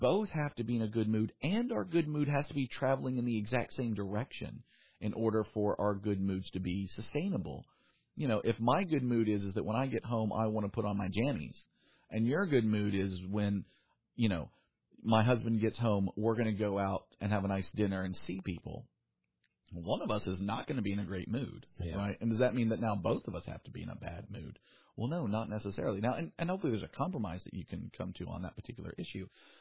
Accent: the South, United States; I grew up in the South. I've only ever operated in the South. So I've not lived in the North or Midwest.

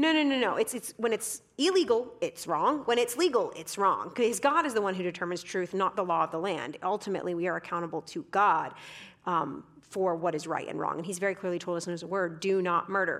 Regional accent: Canada; my home country in Canada

